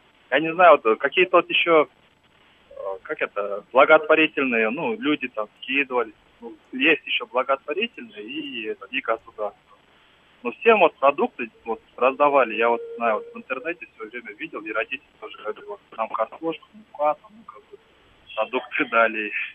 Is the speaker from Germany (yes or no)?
no; Kyrgyzstan; Я вот из Киргизии